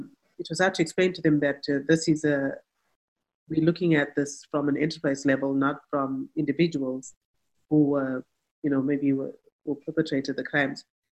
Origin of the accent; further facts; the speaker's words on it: Canada; Because as a Canadian police officer, there are some things that when they happen here, we all mobilize